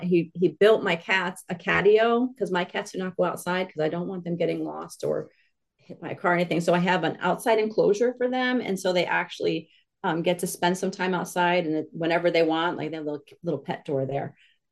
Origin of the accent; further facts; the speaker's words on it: Connecticut, United States; now in Vermont, United States; So I live in Vermont. I grew up in Connecticut